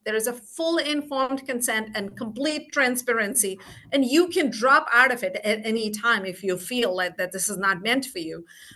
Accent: India; moved away; I grew up in India, so I had not studied American history

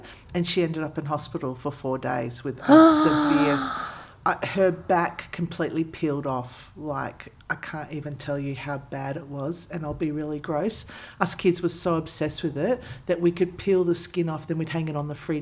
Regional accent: Perth, Western Australia, Australia; and I grew up in the Perth sun, so you can imagine what it was like.

